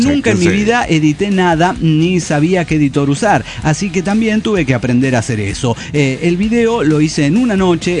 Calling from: Córdoba, Argentina; de Córdoba, Argentina.

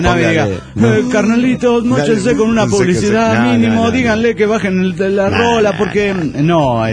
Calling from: Trelew, Chubut, Argentina; de Trelew, Chubut, Argentina.

